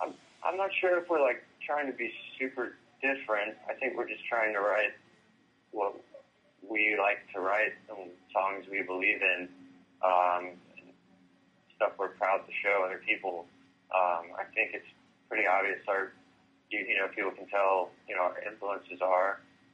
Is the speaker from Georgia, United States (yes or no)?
yes; Georgia, United States; also born or lived in Miami; I'm originally from Georgia. I moved back to Georgia to do like a solo project thing